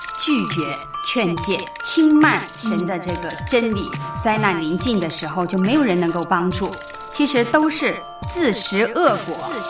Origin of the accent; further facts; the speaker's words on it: China; 如果我们从我们中国人的传统上来看，可能有一点讨价还价